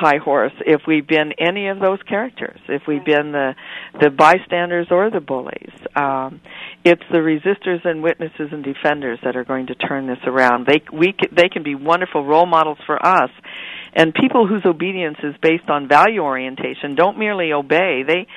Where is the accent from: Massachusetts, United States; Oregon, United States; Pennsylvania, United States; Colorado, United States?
Colorado, United States; Littleton; and I'm from Littleton, Colorado, and we had our shooting at Columbine.